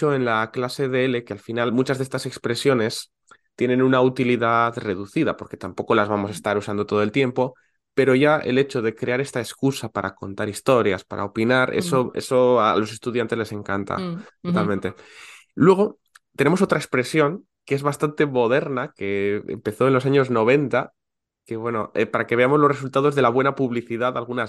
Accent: Basque Country, Spain; Bueno, yo soy del País Vasco

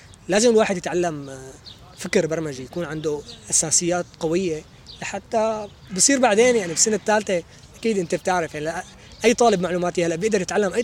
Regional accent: Syria; هلا هون عندنا بسوريا لازم تكون أنت عندك إلمام شامل بأمور البرمجية

